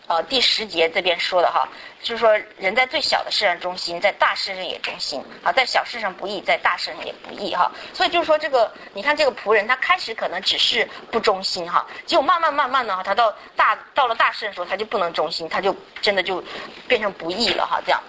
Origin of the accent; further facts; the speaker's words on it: Northeast China, China; accent: Northeastern; 我们中国人我们东北话叫手不紧